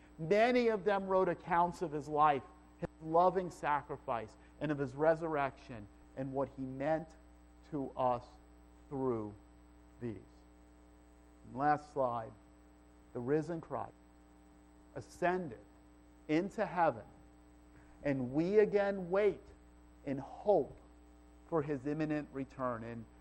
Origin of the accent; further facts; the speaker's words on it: New York, United States; I'm from New York. The one word I can't fix when I speak. I'm so sorry. Draw. But I can't get rid of that. I've worked very hard on my accent.